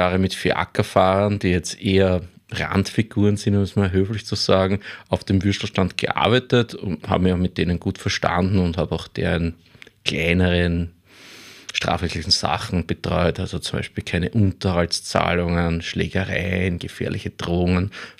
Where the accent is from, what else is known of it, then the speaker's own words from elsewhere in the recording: Klosterneuburg, Lower Austria, Austria; Nein, also ich komme aus Klosterneuburg